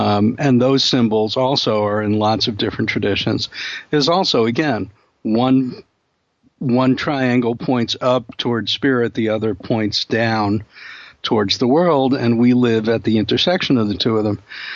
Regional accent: Brooklyn, New York, United States; And we're both from Brooklyn, so how good is that?

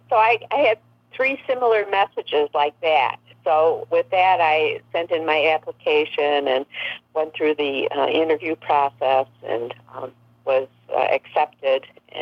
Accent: Illinois, United States; I found a small Unity congregation near my home where I grew up in the Chicago suburbs, where I was raising my family.

